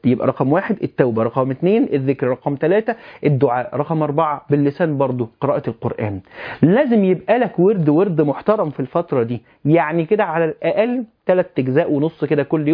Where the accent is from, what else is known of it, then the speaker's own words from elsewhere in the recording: Alexandria, Alexandria Governorate, Egypt; انا بقول ماركه لان انا اسكندراني مش ماركه